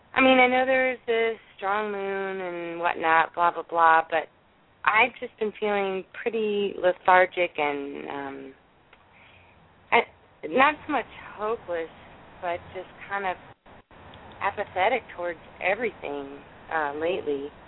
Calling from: Chicago, Illinois, United States

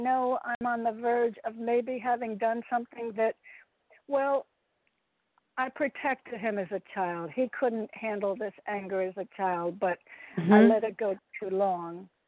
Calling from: Connecticut, United States; I'm calling from Connecticut.

